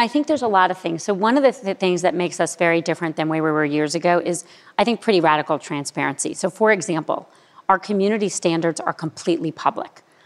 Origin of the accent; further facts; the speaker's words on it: Miami, Florida, United States; I grew up in Miami, I went to public school.